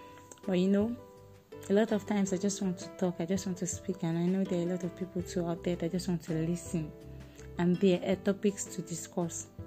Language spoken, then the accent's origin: English; Ibadan, Oyo, Nigeria; I hail from Ibadan in Oyo State.